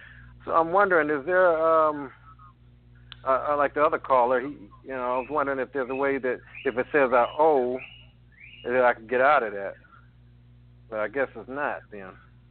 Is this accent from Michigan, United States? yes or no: yes; Detroit, Michigan, United States; Okay, I'm from Detroit.